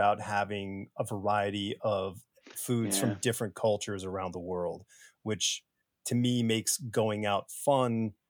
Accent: Connecticut, United States; I mean, I went to school in New York City from growing up in Connecticut

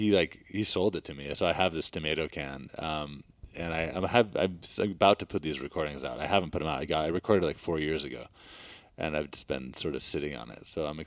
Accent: Vermont, United States; was a big influence from Vermont, growing up in Vermont.

